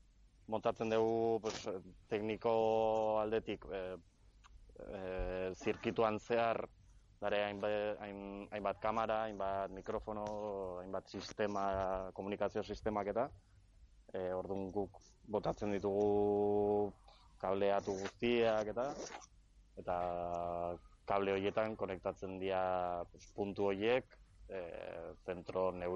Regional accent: Urretxu, Basque Country, Spain; Bueno, niu, ba, aurretxun jaioa naiz, nire ikasketa guztiko gehienak han nintzen ditun.

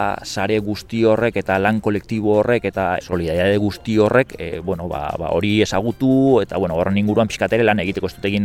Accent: Hondarribia, Basque Country, Spain; now in Irun, Spain; ni Hondarribikoa naiz, Irunen bizi naiz

